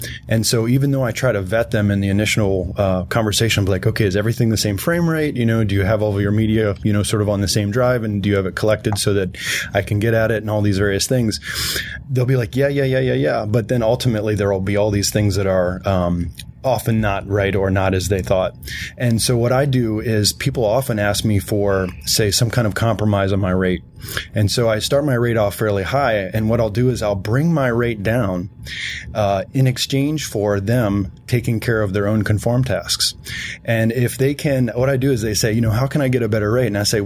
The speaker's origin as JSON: {"language": "English", "town": "Los Angeles", "region": "California", "country": "United States", "said": "I'm a colorist from Los Angeles."}